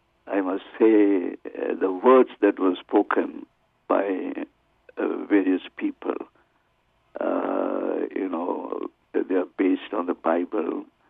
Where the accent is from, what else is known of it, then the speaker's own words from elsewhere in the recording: Chennai, Tamil Nadu, India; I grew up in Chennai, a city in South India, formerly known as Madras. And I had my school education as well as college education in that city.